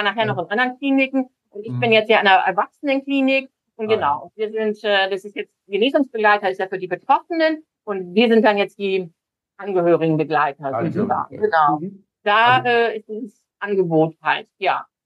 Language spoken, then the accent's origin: German; Bremen, Germany; ich komme ja aus Bremen